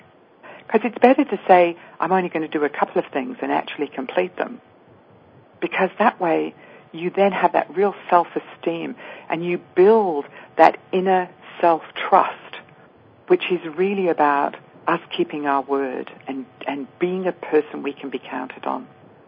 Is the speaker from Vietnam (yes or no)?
no; England, United Kingdom; I come from England